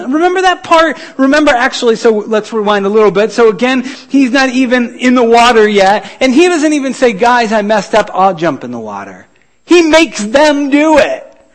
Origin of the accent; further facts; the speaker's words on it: New York, United States; As many of you know, I grew up in New York State, upstate New York, near Albany.